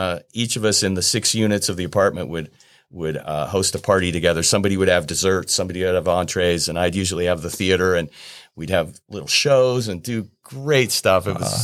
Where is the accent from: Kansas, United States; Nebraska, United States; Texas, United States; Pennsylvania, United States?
Nebraska, United States; Holdrege; I come from Holdridge, town of about 5,000.